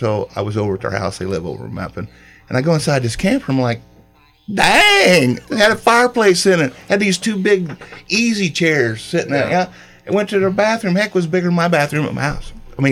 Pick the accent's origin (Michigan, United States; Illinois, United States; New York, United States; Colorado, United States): Illinois, United States; Hardin; Well, you know, I grew up in Hardin, Illinois. My dad was in the construction business